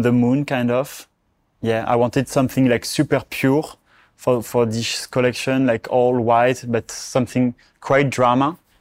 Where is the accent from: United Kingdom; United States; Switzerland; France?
France; Charleval; English is a second language; It's called Charleval.